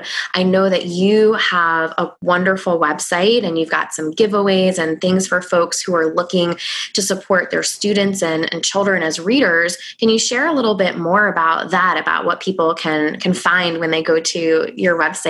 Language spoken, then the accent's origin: English; New York, United States; accent: Long Island; like my Long Island accent creeps out every once in a while